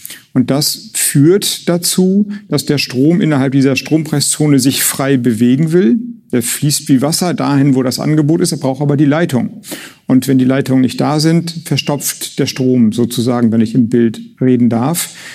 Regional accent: Schleswig-Holstein, Germany; Genau, ich komme ja aus Schleswig-Holstein, das wissen Sie.

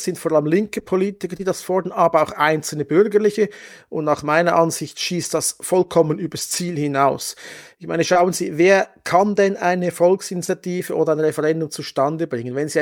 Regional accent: Switzerland; Und das können wir als Schweizer überhaupt nicht verstehen.

